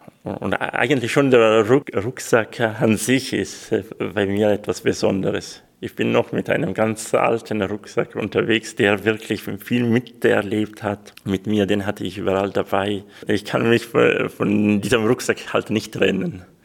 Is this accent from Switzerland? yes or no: yes; Switzerland; first language Swiss German dialect; German is a second language; Ja, also meine Muttersprache ist eben dieser Schweizer Dialekt, Grischonetisch. Dann kam auch das Hochdeutsche hinzu, das habe ich in der Schule gelernt. Das Italienische sowieso, also mit 6 Jahren in der Schule musste ich es lernen. Französisch auch